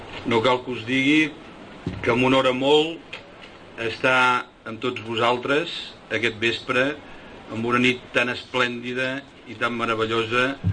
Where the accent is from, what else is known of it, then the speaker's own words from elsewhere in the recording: Catalonia, Spain; Como catalán y mediterráneo, es de por sí un valor cultural heredado